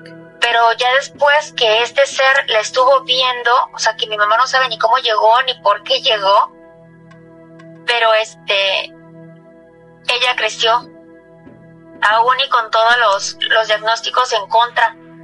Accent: Veracruz, Mexico; Yo recuerdo que cuando era niña en Veracruz, mi hermana había nacido enferma.

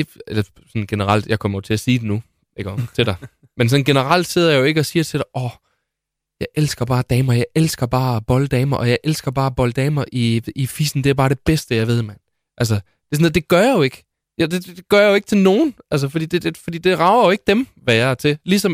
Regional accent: Capital Region of Denmark, Denmark; Jeg kommer fra Vestegnen, ligesom Tessa, ikke?

